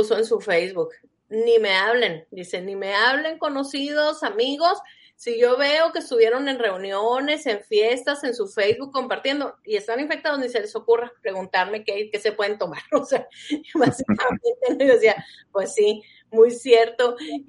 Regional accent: Chihuahua, Mexico; Bueno, yo que soy de Chihuahua

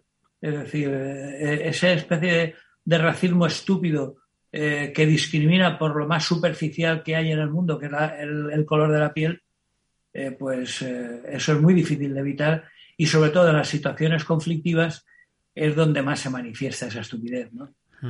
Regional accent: Valencian Community, Spain; Yo soy español por pasaporte. Pero no soy ningún nacionalista español, ni mucho menos, ni siquiera valenciano.

